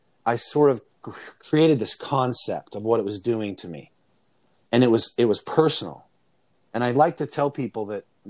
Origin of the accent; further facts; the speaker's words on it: Utah, United States; And I think growing up in Utah and having a farm and being resourceful and working with tools when I was younger, I've never felt limited.